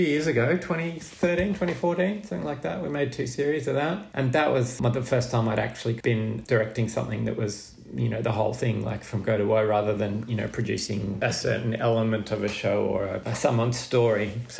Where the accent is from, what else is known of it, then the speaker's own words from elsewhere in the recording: Canberra, Australian Capital Territory, Australia; I mean, I was from Canberra. I didn't know anyone, didn't know how to go about it